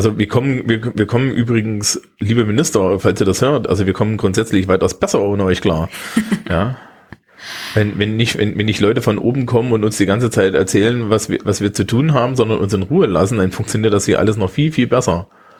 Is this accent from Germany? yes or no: yes; Thuringia, Germany; ich kann dir auch als Thüringer erklären, warum die Linke in Thüringen gewonnen hat.